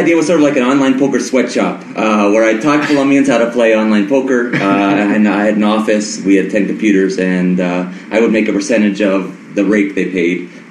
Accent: Rhode Island, United States; moved away as an adult; also born or lived in Boston; now in Bogota, Colorado, United States; I was born in Boston, grew up in Rhode Island.

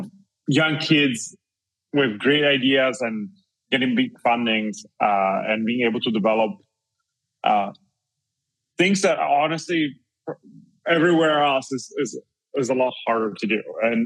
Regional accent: Italy; moved away as an adult; now in United States; I was born and raised in Italy and moved to the United States when I was 21, so about 15 years ago.

